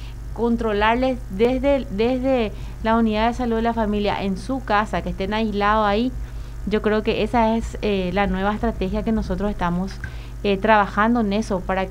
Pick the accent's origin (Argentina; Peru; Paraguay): Paraguay; Así somos los paraguayos, esa es nuestra idiosincrasia